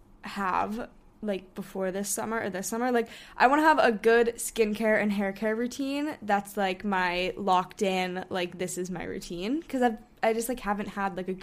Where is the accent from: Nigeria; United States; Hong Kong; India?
Hong Kong; one of our friends that we grew up with in Hong Kong, she goes to school in London now